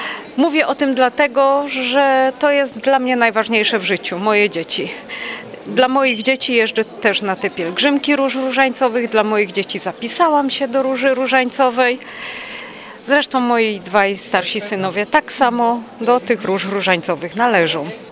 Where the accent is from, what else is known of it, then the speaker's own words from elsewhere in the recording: Dąbrowa Niemodlińska, Opole Voivodeship, Poland; Jestem z Dąbrowy Niemodlińskiej.